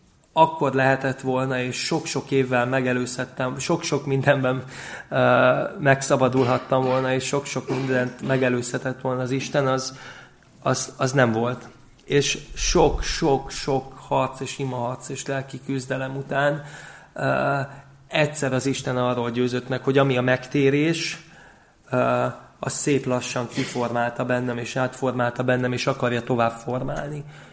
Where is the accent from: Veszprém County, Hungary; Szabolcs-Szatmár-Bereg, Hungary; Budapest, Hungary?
Veszprém County, Hungary; Balatonfüred; Balatonfüredről származom, és édesapám is lelkész volt ott Füreden